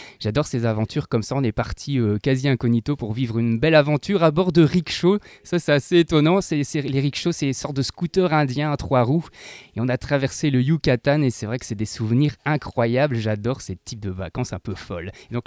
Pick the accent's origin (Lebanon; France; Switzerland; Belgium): Belgium; Tournai, Wallonia; accent: Belgian; Alors moi je suis originaire de Tournai. Voilà, j'habite du côté de la ville d'Antoin. Nous sommes à 5 minutes de la frontière franco-belge.